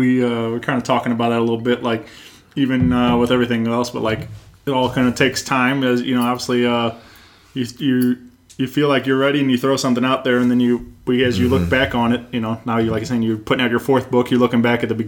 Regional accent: Wentzville, Missouri, United States; So in my town, I grew up in Wentzville, and there was always the gas station.

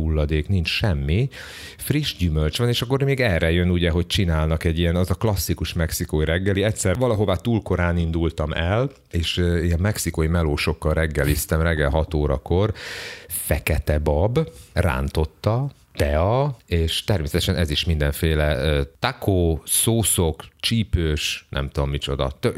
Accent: Hungary; felfedezték a mexikai street food árusok, hogy én magyar vagyok

